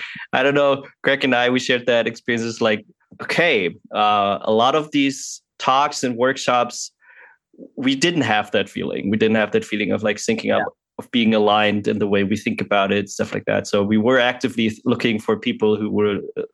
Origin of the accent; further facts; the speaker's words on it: Germany; English is a second language; we are from two different continents. We're from Germany, and we ran into you in San Francisco